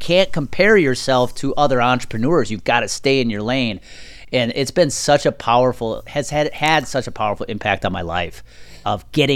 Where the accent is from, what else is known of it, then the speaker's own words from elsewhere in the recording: Milwaukee, Wisconsin, United States; to sign as a free agent with the Milwaukee Brewers, which was a really cool thing because that was my hometown team growing up.